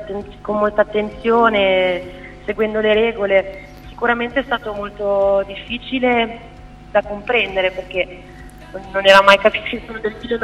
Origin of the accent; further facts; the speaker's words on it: Liguria, Italy; Perché io sono ligure, quindi amo anche molto i cantautori della mia terra.